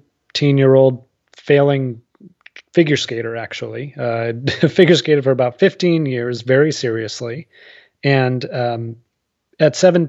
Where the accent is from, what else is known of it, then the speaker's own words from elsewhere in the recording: Massachusetts, United States; I grew up outside of Boston.